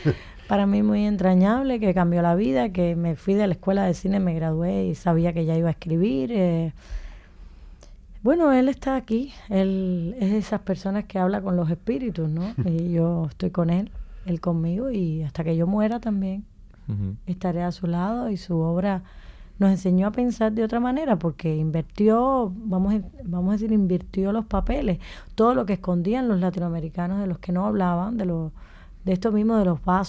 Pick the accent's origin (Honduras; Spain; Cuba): Cuba; no tengo el peso que puede tener en la literatura erótica de Pedro Juan Gutiérrez, por ejemplo, en mi país.